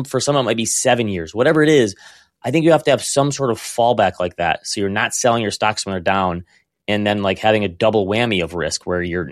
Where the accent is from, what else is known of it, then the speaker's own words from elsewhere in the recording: Michigan, United States; I'm from Michigan, so the … was a big thing for us here when they first came out.